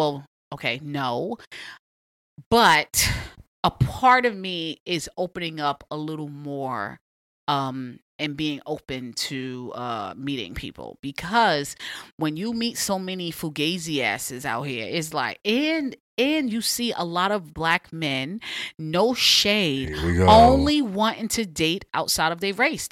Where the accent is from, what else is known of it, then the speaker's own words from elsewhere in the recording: New York, United States; now mind you, I'm from New York. I'm used to Times Square.